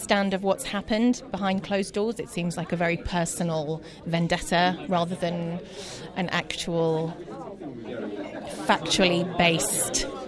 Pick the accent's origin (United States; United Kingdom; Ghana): United Kingdom; England; I'm from England.